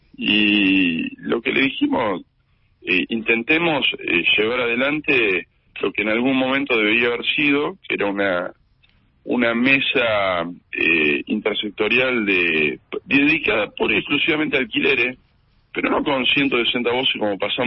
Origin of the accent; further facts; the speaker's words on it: San Pedro, Buenos Aires Province, Argentina; yo soy de San Pedro, un pueblo de 40.000 habitantes